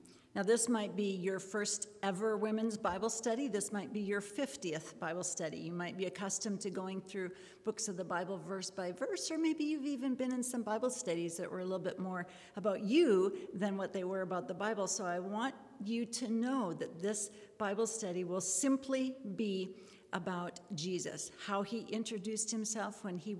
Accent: Minnesota, United States; I am originally from Minnesota.

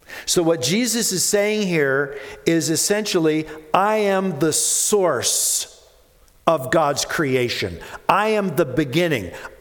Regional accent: Minnesota, United States; Now I say pop because I was born and raised in Minnesota.

